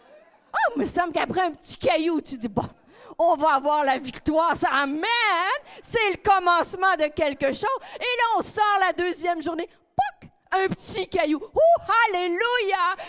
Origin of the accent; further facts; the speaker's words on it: Quebec, Canada; Je ne sais pas si c'est pareil pour vous à Paris, mais chez moi, au Québec, se convertir, aller à l'église...